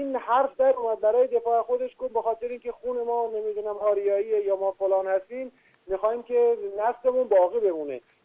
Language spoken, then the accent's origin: Persian; Iran; وقتی که ما ایرانی هستیم و اسم ایرانی رومونه هست